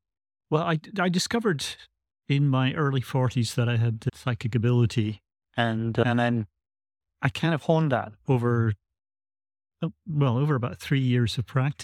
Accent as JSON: {"language": "English", "region": "Scotland", "country": "United Kingdom", "tie": "born or raised there", "said": "I grew up in Scotland."}